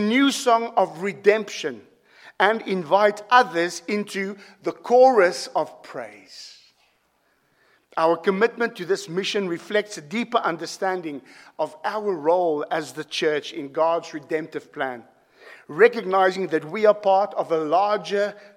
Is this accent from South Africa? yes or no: yes; South Africa; I'm South African. The nations have come. There's an American. The nations are here. When I grew up in South Africa, in the area we lived